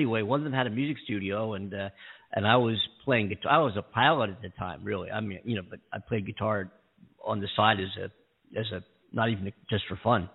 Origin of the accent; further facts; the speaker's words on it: Philadelphia, Pennsylvania, United States; And I'm from Philadelphia. I don't know if Cornell told you that.